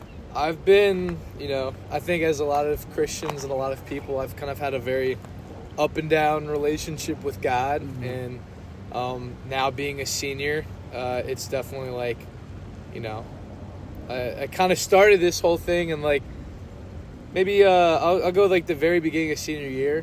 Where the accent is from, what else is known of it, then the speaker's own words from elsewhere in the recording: Raleigh, North Carolina, United States; I'm a senior here at High Point. I'm from Raleigh, North Carolina.